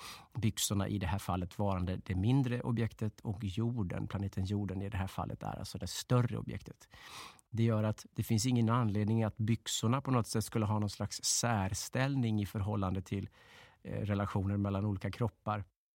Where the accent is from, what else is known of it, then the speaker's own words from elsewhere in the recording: Dalarna County, Sweden; Jag kommer från Dalarna.